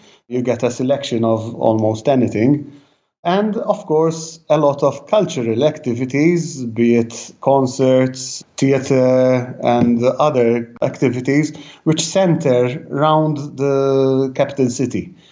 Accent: Malta; we are born and bred in Malta. We are native of this tiny island here.

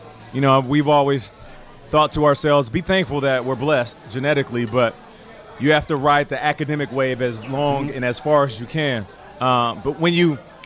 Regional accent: Calgary, Alberta, Canada; born there; I was born in Calgary, Alberta, Canada.

